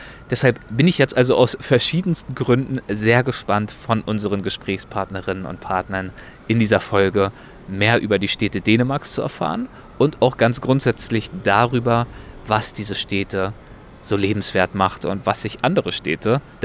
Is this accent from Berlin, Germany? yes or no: yes; Berlin, Germany; Gut, dass du das sagst, meine alte Heimatstadt.